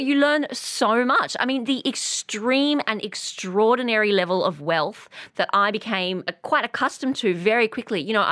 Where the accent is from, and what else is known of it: Australia